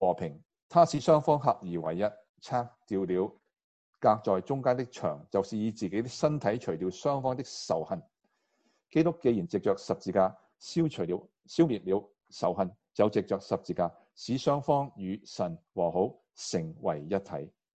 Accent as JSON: {"language": "Cantonese", "country": "China", "lives_now": "United States", "said": "但是大部分我们作为中国人呢，仍然未曾去融入这个美国的生活和社会主流。"}